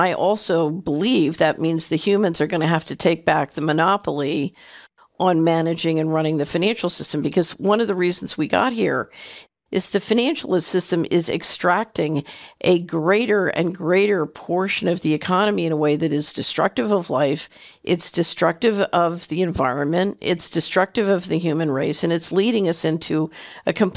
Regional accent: Philadelphia, Pennsylvania, United States; Now, when I grew up in Philly

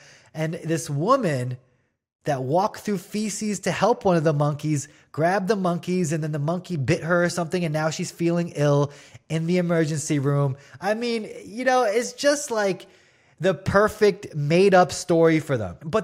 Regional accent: Vancouver, British Columbia, Canada; I'm not sure about all BC, but I'm from Vancouver, people.

